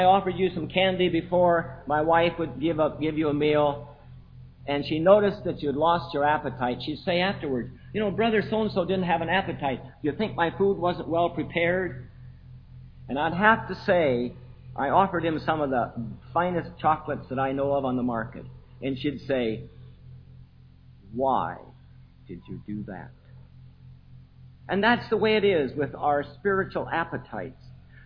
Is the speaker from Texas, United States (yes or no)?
no; Colorado, United States; I'm not from this county. I'm from Jefferson County in Colorado.